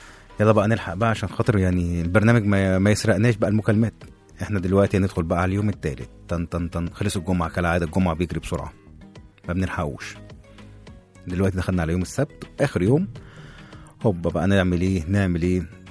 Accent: Morocco; انا مغربي

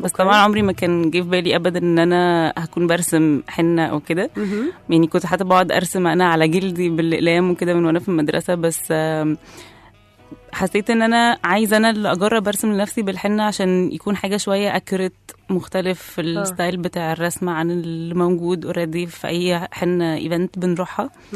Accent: Egypt; دي اللي منتشره عندنا في مصر هنا

